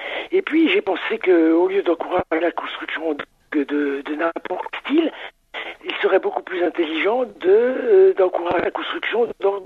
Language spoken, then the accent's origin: French; Grandvillars, Bourgogne-Franche-Comté, France; born there; quand même savoir que je suis né à Grand-Villard.